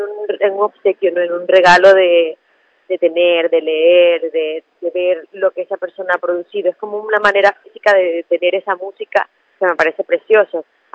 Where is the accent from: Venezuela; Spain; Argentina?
Venezuela; Andes; yo soy de los Andes, en Venezuela, y pues bueno, cuando hace frío y tal, una zona donde hacía más fresquito